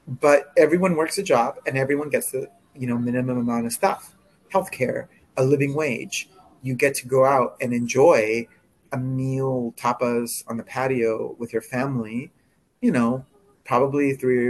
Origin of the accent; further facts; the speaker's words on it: United States; That's not my baseline as an American.